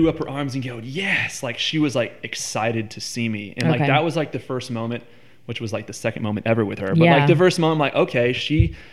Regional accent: Houston, Texas, United States; I grew up in Houston and I went to a very diverse public school in Houston.

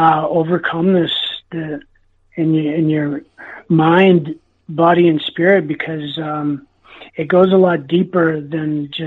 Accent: Enderby, British Columbia, Canada; So props to my hometown, Enderby, British Columbia.

